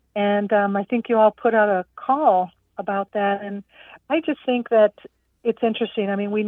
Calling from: San Antonio, Texas, United States; I'm in San Antonio, Texas right now.

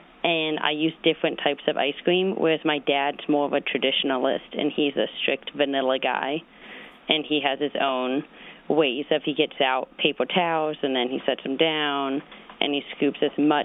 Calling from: Denver, Colorado, United States; I'm calling from Denver, Colorado.

